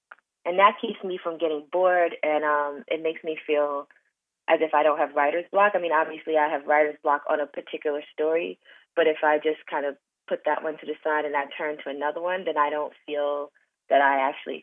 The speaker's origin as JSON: {"language": "English", "town": "Brooklyn", "region": "New York", "country": "United States", "tie": "born or raised there", "said": "I grew up in Brooklyn, New York, during the 80s, when New York was not yet gentrified."}